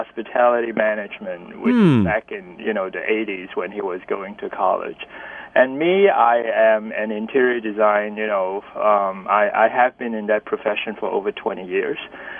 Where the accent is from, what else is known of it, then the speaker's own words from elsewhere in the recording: Hong Kong; moved away as an adult; now in New York, United States; we are both from Hong Kong, and, you know, we've lived here in New York since, you know, the early 80s, so it's like pushing, you know, or maybe even over 30 years now.